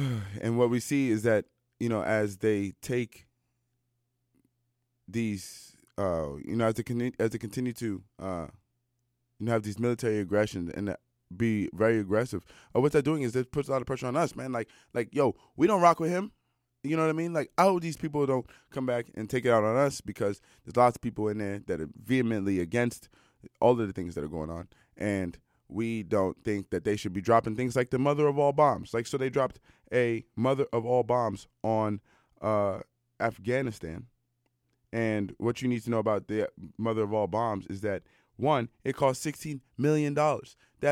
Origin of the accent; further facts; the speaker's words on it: United States; now in Canada; You know, I'm American. While we're here in Canada, these things will, you know, certainly affect all of us.